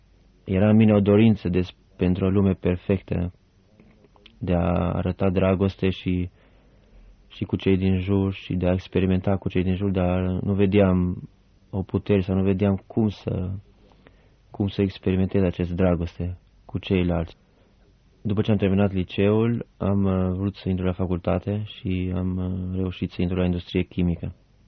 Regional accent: Albania; now in Romania; Eu sunt din Albania, dar am aproximativ o treime din viața mea petrecută aici în România și aș putea spune că o treime sunt român

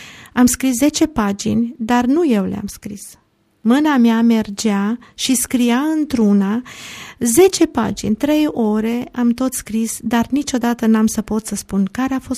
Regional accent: Cluj-Napoca, Cluj County, Romania; Prima dată am încercat să dau un examen pentru ocuparea unui post în orașul meu natal, Cluj.

